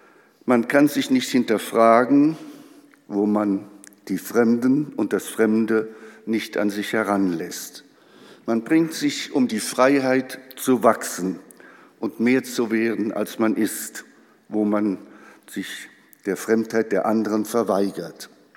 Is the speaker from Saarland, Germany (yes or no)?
yes; Saarland, Germany; Meine erste Heimat, das Land meiner Geburt, das Saarland.